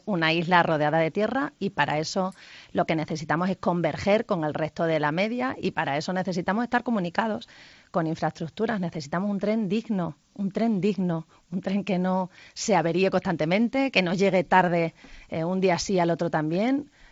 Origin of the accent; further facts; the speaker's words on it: Extremadura, Spain; Y mi tierra lo que necesita es empuje, es ilusión, son ganas y fórmulas nuevas para impulsar a una tierra que es maravillosa. La Extremadura, desde luego, no hay que inventarla